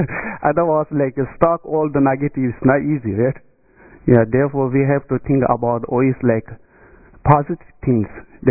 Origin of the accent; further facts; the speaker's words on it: Tibet, China; English is a second language; like when I was young, I come from Eastern Tibet.